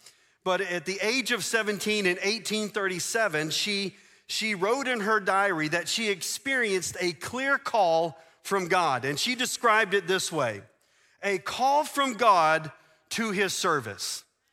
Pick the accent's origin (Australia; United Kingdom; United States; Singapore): United States; the South; And we're from the South.